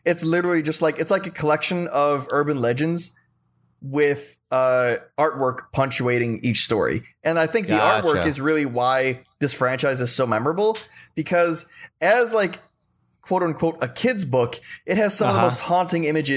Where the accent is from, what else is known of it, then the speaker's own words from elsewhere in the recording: Philippines; I don't think it's because I am Filipino